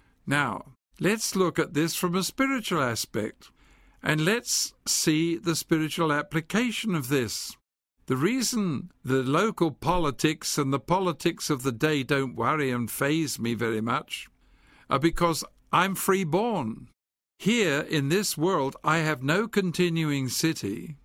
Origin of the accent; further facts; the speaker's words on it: England, United Kingdom; now in United States; I am freeborn. I'm an Englishman. There's no doubt of that. Many people tell me my accent is still there.